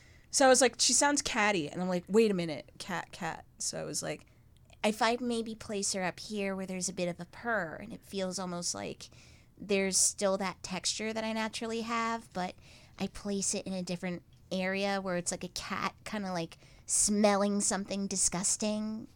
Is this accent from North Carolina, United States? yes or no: no; Brooklyn, New York, United States; And I naturally have that accent because I'm from the area. Because for background, I was raised in Brooklyn, but my dad's actually from the Bronx.